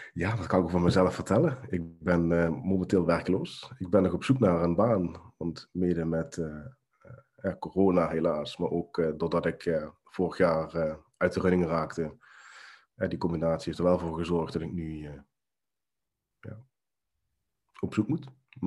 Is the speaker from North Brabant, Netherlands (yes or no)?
no; Limburg, Netherlands; 34 jaar en woonachtig in Limburg. Het zal ook wat horen zijn aan mijn tongval.